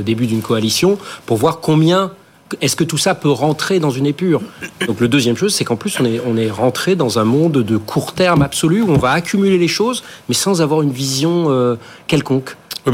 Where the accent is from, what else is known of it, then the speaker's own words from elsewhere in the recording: Corsica, France; Chez nous, en Corse, on dirait chacun défend son clan.